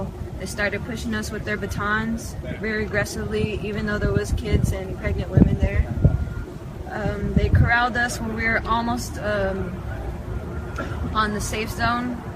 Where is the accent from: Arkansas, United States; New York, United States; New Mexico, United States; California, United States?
New Mexico, United States; Dulce; I'm from the Hickory Apache Nation in Dulce, New Mexico.